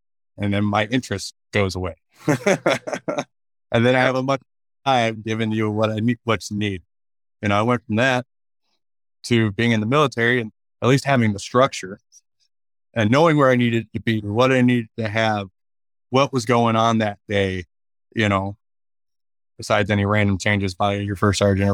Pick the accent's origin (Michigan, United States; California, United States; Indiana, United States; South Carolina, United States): Michigan, United States; Lansing